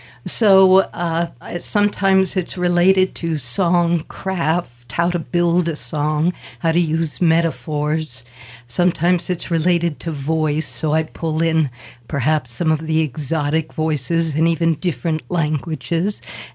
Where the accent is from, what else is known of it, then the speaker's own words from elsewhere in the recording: New York City, New York, United States; when I grew up in New York City as a kid, despite being a city kid and having 3 siblings, I kind of felt really alone.